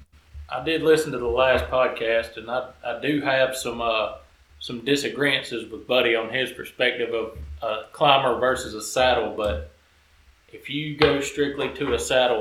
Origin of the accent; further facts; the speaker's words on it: Andalusia, Alabama, United States; From South Alabama. A little town called Andalusia.